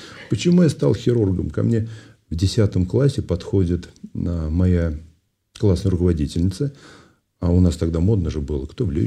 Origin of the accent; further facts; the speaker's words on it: Ulyanovsk, Ulyanovsk Oblast, Russia; born there; Я родился в Ульяновске. Вот. Родился в Ульяновске.